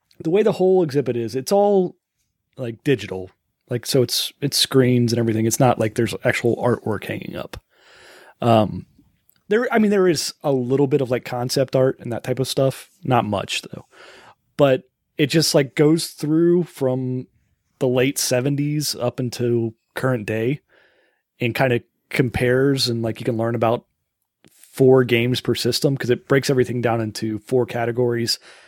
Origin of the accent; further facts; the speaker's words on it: Midwest, United States; I'm from the Midwest. We have grills outside.